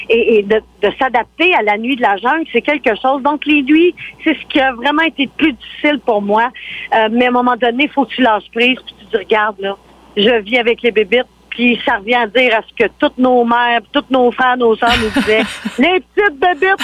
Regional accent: Quebec, Canada; On est des Québécois. On est habitué de gérer des ours, des ratons laveurs, des moufettes.

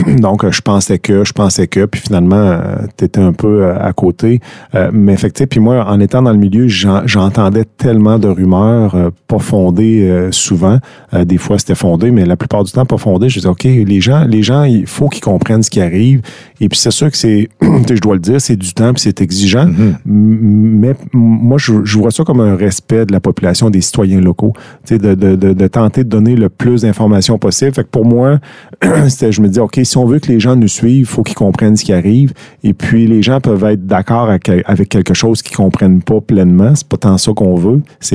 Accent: Gentilly, Quebec, Canada; now in Deschaillons, Canada; je suis originaire de Gentilly, je demeure à Deschaillons maintenant.

